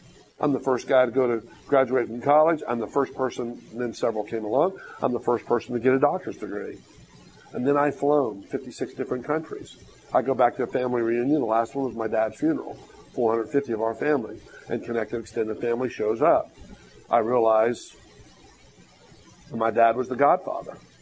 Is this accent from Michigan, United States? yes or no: no; Ohio, United States; also born or lived in Texas; Well, I'm from Northeast Ohio.